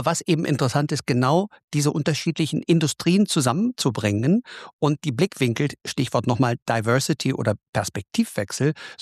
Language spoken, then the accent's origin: German; Berlin, Germany; born there; als harter Preuße könnte man sich, ich bin ja in Berlin geboren.